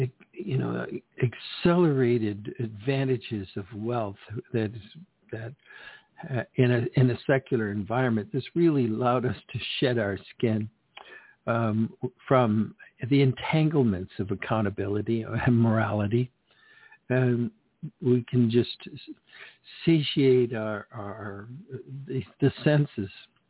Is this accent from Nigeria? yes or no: no; Canada; She was and is a large part of my life as a Canadian who with roots from Scotland back in the 18th century landed here, like a lot of people still to this day coming to these shores for a better life.